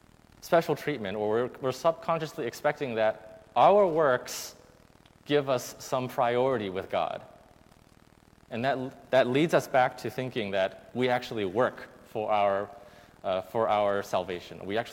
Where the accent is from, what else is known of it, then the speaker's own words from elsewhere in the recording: United States; Even though, like, us growing up in America, it's a Western culture, which the idea of receiving gifts is taken a little bit differently, but the Asian influence is so strong